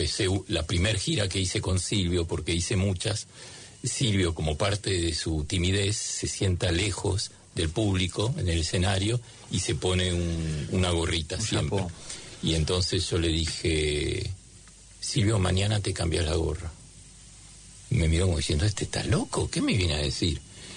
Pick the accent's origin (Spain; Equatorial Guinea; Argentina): Argentina; moved away as an adult; no sería lo primero que me viene así al espíritu autodefinirme como argentino. Me fui con 18 años, o sea que llevo muchísimo más fuera de Argentina que de Argentina